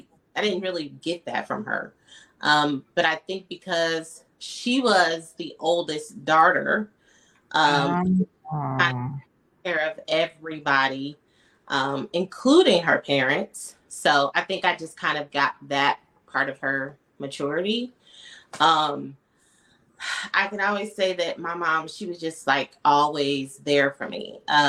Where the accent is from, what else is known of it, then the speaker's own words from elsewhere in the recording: Dayton, Ohio, United States; I'm originally from Dayton, Ohio.